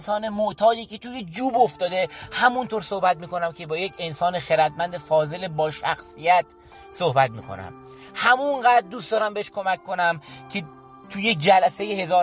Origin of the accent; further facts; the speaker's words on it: Garmsar, Semnan, Iran; خودم بچه گرمسار هستم